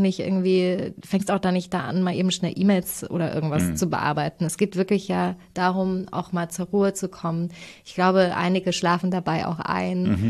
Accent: Thuringia, Germany; ich bin ja aus Thüringen.

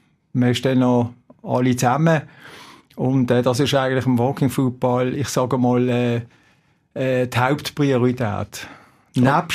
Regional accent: Switzerland; bei uns in der Schweiz

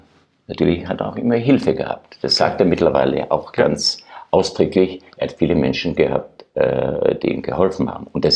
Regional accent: Austria; now in Germany; ich habe es als Österreicher in Deutschland erlebt, es ist nicht so einfach.

